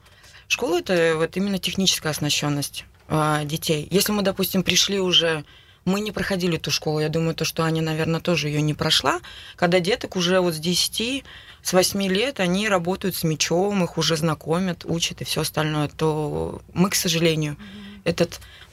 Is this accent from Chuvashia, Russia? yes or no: yes; Cheboksary, Chuvashia, Russia; now in Perm, Russia; По сравнению оттуда, где я родом, из Чувашской республики, город Чебоксар. У нас город маленький.